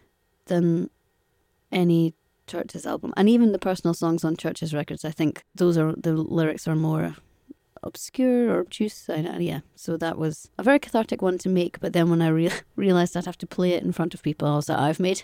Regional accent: Scotland, United Kingdom; we're Scottish

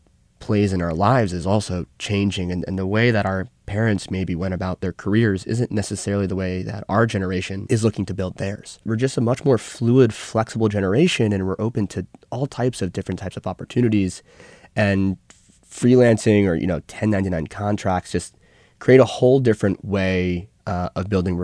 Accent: New York, United States; I'm born and raised in Westchester County, which is just north of the city.

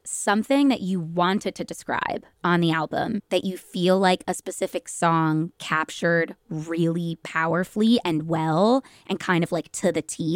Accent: Cleveland, Ohio, United States; I'm from Cleveland.

